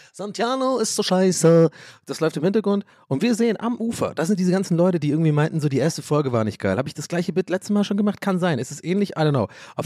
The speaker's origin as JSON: {"language": "German", "region": "North Rhine-Westphalia", "country": "Germany", "said": "ich bin ja aus dem Pott hier."}